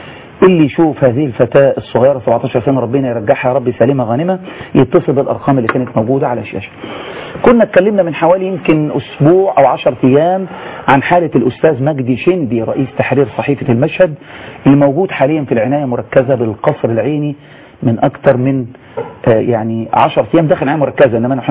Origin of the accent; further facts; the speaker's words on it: Egypt; احنا كمصريين